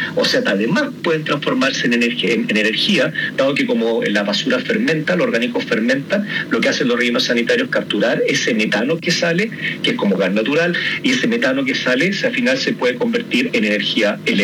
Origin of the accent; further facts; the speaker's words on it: Iquique, Tarapacá, Chile; Yo soy de Iquique, el comportamiento de la gente de Iquique es muy distinto al comportamiento de la gente que vive en Valdivia